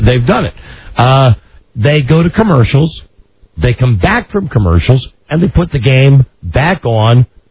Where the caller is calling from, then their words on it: Washington, District of Columbia, United States; And I'm calling you from Washington, D.C., and I'm trying to enjoy NFL Europe.